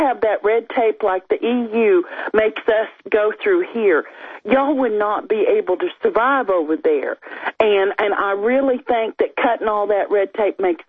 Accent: Mesquite, Texas, United States; I'm originally from Mesquite, Texas.

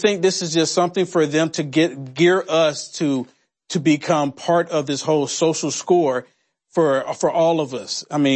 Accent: United States; we as American people, we don't have a say so.

